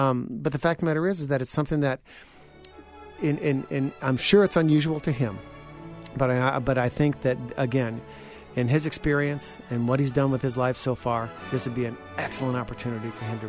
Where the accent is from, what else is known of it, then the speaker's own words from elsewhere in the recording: West Lafayette, Indiana, United States; You know, growing up in West Lafayette, a lot of what I was exposed to in Lafayette, it was completely new.